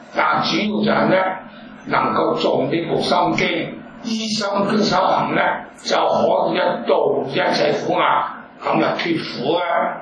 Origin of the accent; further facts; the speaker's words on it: Hong Kong; 我哋香港人咧，我都聽過好多係要揾人家做事，得有咩着數先？